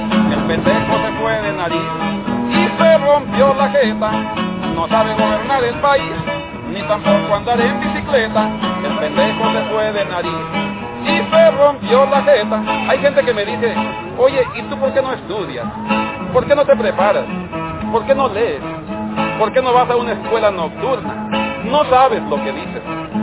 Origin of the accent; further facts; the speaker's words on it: Mexicali, Baja California, Mexico; Faltaban unos días para que yo naciera cuando los deportan, de tal manera que nací en Mexicali y no en Estados Unidos. Pues desde niño crecí viendo las faenas del campo